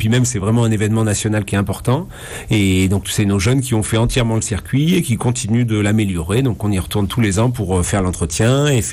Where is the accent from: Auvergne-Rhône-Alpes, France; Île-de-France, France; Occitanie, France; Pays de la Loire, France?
Auvergne-Rhône-Alpes, France; Montluçon; Non, j'ai fait mes études en Corrèze, j'ai fait mes études à l'école forestière de Mémac, mais je suis originaire de Montluçon dans l'Allier